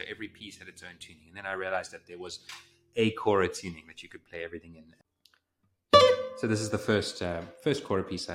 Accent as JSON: {"language": "English", "town": "Cape Town", "region": "Western Cape", "country": "South Africa", "said": "because I'm from Cape Town and there are no koras in Cape Town."}